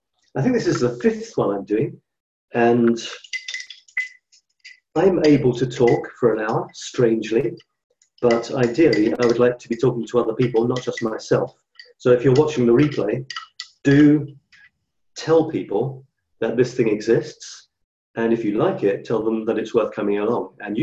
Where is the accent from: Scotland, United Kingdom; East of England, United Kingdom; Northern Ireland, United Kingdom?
Scotland, United Kingdom; born there; Showing my heritage is showing there, you see, although I was born in Scotland.